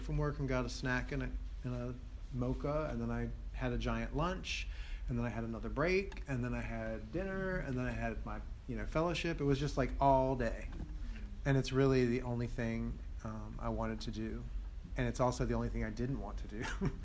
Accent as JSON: {"language": "English", "town": "Washington", "region": "District of Columbia", "country": "United States", "moved": "yes", "said": "I'm from Washington, D.C., so I moved here. I thought that California was going to solve my eating problem."}